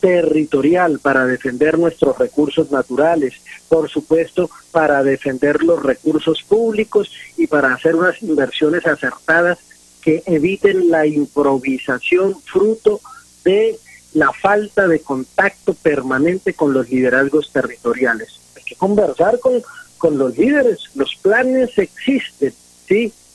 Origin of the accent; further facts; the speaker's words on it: Colombia; Por encima de todo, somos colombianos, somos latinoamericanos